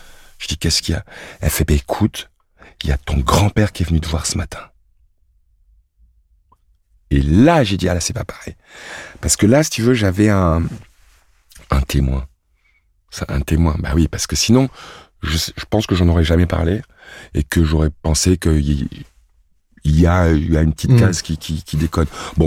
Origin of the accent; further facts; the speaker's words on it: Cameroon; un Sedanais d'origine belge. Mon arrière-grand-mère était belge. Donc je suis né, puis j'ai grandi au Cameroun. Je suis donc entre les deux, café au lait, parfois plus café, parfois plus lait, souvent les deux, parfois ni l'un ni l'autre.